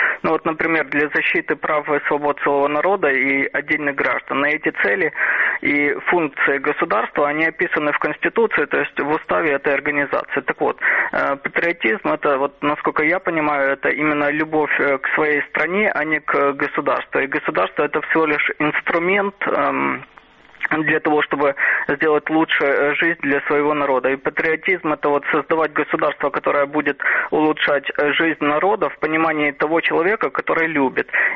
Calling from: Odesa, Odesa Oblast, Ukraine; Здравствуйте

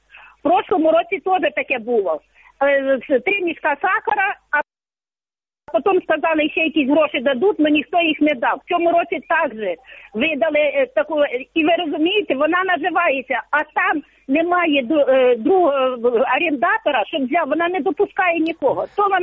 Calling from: Vinnytsia Oblast, Ukraine; Моя думка, я з Вінницької області.

